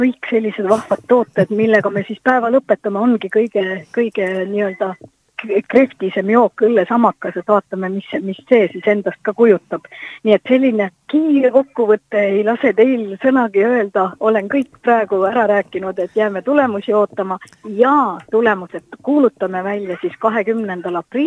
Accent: Pärnu County, Estonia; Pärnumaalt, et kust on kõik suured toidutööstused kahjuks aastate jooksul lahkunud ja see on minu kodukant

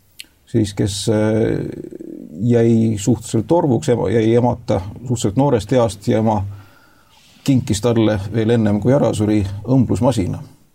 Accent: Hellamaa, Saare County, Estonia; born there; mina sündisin Hellamaal ja noh, nagu ma ütlesin, et selline sega perekonnas, kus on juured rahvusvahelises perekonnas, kus on juured Hiiumaalt, Köönastult, Sõrvest ja Muhumaalt.

